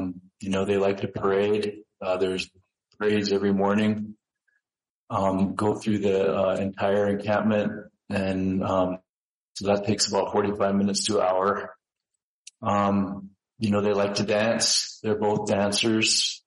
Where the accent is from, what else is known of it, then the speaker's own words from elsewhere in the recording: Crow Agency, Montana, United States; growing up in Crow Agency, it was always hot. It's always been hot there.